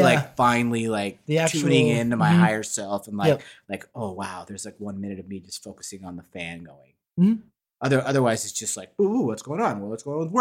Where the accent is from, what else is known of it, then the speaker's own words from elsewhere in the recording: Utah, United States; I mean, we grew up in Utah, right, where alcohol is not like, it's not, the culture is very different.